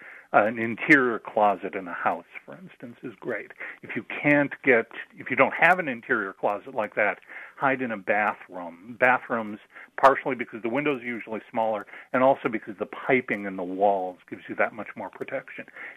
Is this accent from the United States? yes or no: yes; Midwest, United States; Well, I grew up in the Midwest, and so you're always aware of it.